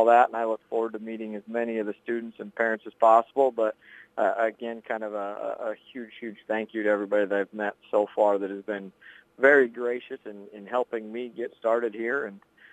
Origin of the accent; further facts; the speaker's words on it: Victor, United States; I'm originally from Victor